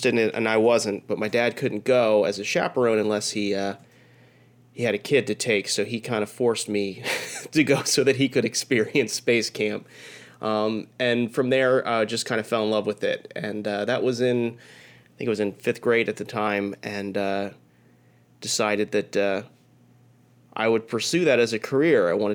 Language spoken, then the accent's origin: English; Florida, United States; I grew up in Broward County, which is in South Florida